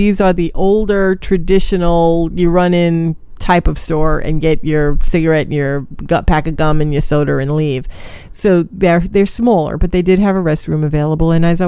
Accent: Brooklyn, New York, United States; Now, I'm from Brooklyn, so I came from a seedier part of town.

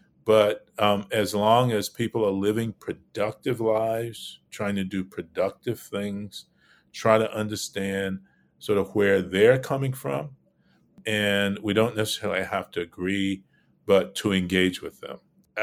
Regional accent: Belmont, North Carolina, United States; now in New York City, United States; my little town that I grew up in Belmont, North Carolina

